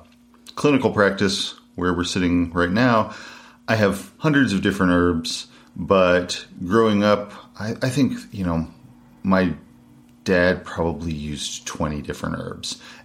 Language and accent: English; Bear Track, Kentucky, United States; So I am from Eastern Kentucky. I'm from Lee County and an area called Bear Track, which is just a very rural area in Lee County. And so I grew up there in the 70s and 80s